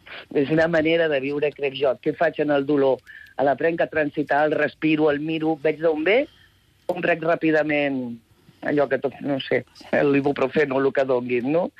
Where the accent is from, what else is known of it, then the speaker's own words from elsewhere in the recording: Barcelona, Catalonia, Spain; now in Palma, Spain; Ara mateix a Palma, soc de Barcelona.